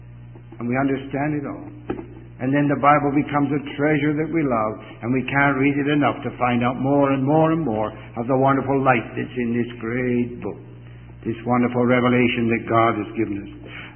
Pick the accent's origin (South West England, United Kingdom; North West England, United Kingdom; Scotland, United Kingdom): South West England, United Kingdom; Bristol; He said, where do you come from? I said, Bristol, England.